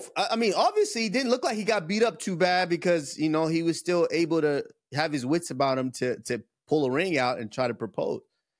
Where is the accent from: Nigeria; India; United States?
Nigeria